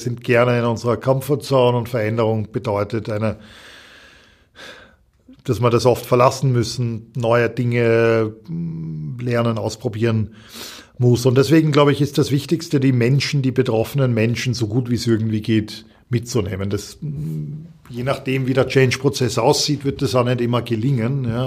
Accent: United Kingdom; moved away as an adult; now in Austria; Der Großteil meiner Familie wohnt in Österreich und ich habe, obwohl ich die ersten 23 Jahre in UK gewohnt habe, war ich sehr oft hier

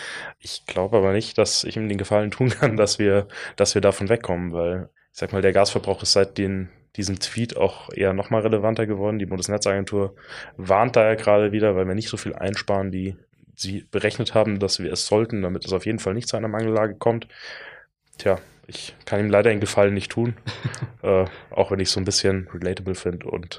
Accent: Munich, Bavaria, Germany; Schwierige Frage und ich muss München sagen. Ich bin Münchner.

